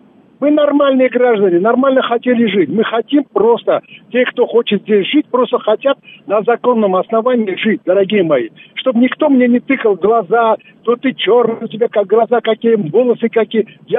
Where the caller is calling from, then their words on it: Yerevan, Armenia; Значит, я из Еревана.